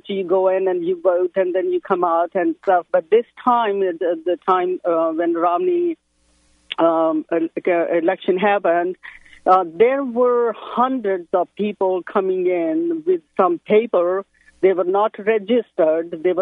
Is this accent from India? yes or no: yes; India; also born or lived in England; I am from India, and I lived in England